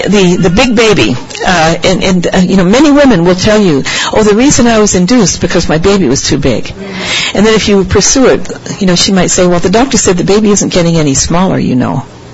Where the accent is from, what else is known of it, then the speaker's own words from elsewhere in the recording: Seattle, Washington, United States; I'm from Seattle, Washington, and we have a huge fishing fleet.